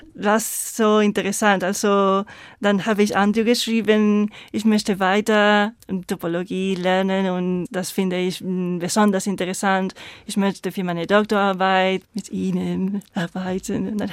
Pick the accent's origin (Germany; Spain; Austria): Spain; German is a second language; Ja, genau. Ich komme aus Spanien.